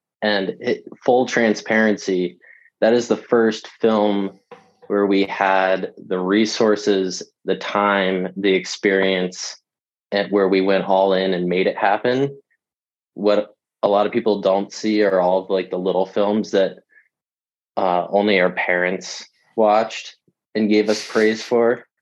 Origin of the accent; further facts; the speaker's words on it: Maryland, United States; now in Fort Collins, United States; I moved out to Colorado. I'm calling from Fort Collins, Colorado right now. So you could say I'm a bit of a Chesapeake sellout, but I definitely still call the Chesapeake and Maryland home.